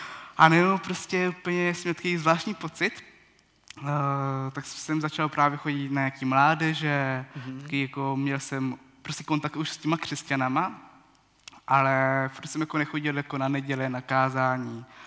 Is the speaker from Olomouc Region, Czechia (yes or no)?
yes; Šumperk, Olomouc Region, Czechia; Možná, že bych doplnil vlastně, že pocházím ze Šumperka, ze Sedníku